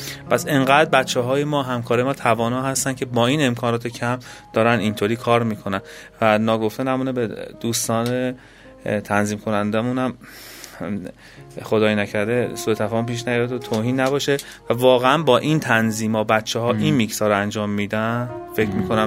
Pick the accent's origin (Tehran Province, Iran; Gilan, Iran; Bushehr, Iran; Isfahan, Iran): Tehran Province, Iran; Tehran; اصالتا تهران